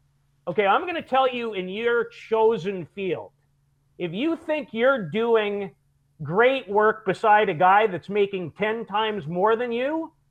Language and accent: English; Saskatoon, Saskatchewan, Canada; or me growing up in Saskatoon